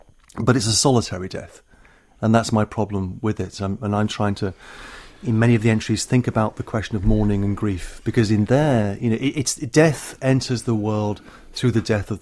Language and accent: English; Liverpool, North West England, United Kingdom; I'm from Liverpool originally.